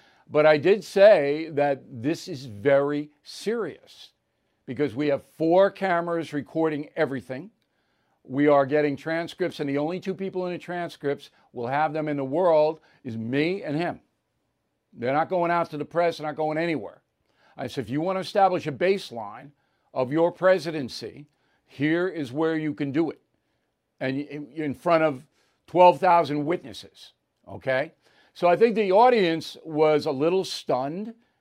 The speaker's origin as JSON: {"language": "English", "country": "United States", "said": "And as an American, if a president asks me an opinion, I'm going to give him the opinion."}